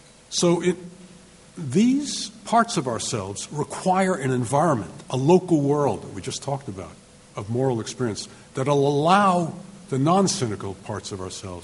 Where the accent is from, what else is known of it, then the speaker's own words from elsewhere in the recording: New York City, New York, United States; I grew up in New York City in the 1940s.